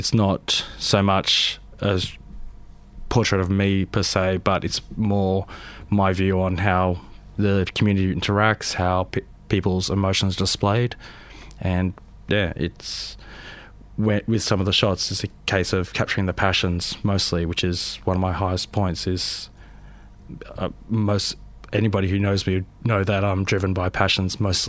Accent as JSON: {"language": "English", "town": "Sydney", "region": "New South Wales", "country": "Australia", "tie": "born there", "also_born_or_lived": "Melbourne / Adelaide / Canberra", "said": "I was born in Sydney."}